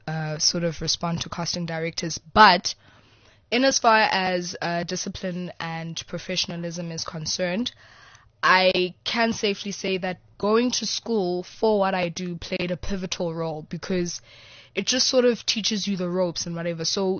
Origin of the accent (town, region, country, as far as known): Johannesburg, Gauteng, South Africa; born or raised there